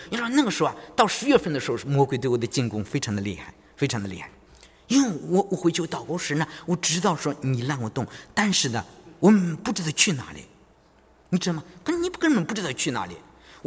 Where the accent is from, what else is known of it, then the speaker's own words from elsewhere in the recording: China; moved away as an adult; 我记得就是在我从中国来到这里的时候